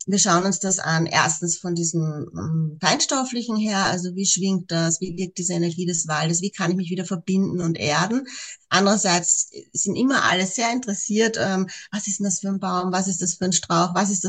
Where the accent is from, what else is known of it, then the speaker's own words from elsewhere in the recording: Austria; ich bin aus Österreich, bin ja lebe im Süden von Wien und bin Mama von 3 Söhnen, 2 schon erwachsen.